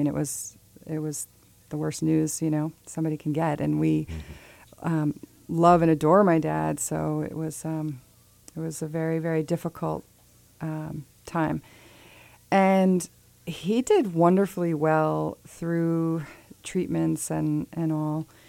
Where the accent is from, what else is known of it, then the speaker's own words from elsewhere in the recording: Barkhamsted, Connecticut, United States; growing up in Barkhamsted, we had the music of nature around us.